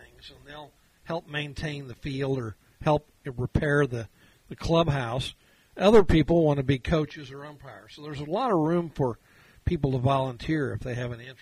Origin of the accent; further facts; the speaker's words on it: Lebanon, United States; It's a big part of growing up in Lebanon in the summertime